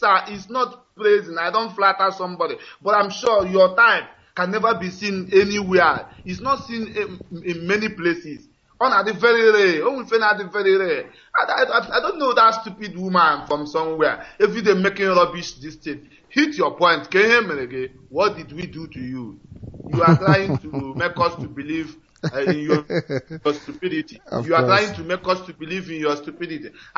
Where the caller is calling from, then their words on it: Dakar, Senegal; I am calling from Dakar in Senegal.